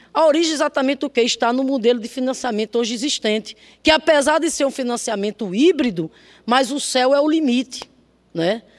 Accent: Rio Grande do Norte, Brazil; lá no meu estado, Rio Grande do Norte, eu chego nas cidades e vejo jovens lá tão vocacionados, jovens idealistas

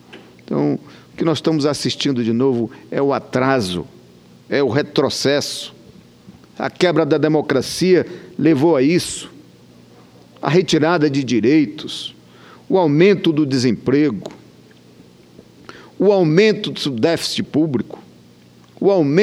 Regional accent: Pará, Brazil; Ainda lá no meu estado, na Ilha do Marajó, bem perto da região metropolitana, próximo de Belém

